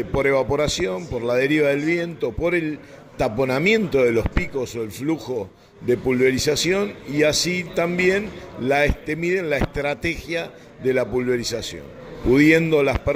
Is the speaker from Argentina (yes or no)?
yes; Argentina; Somos argentinos, somos agricultores, nuestra empresa está en Santa Fe